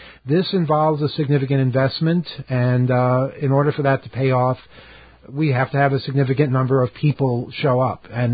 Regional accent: Queens, New York, United States; I grew up in Queens, too.

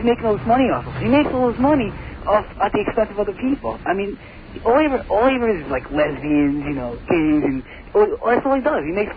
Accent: Ronkonkoma, New York, United States; from Ronkonkoma.

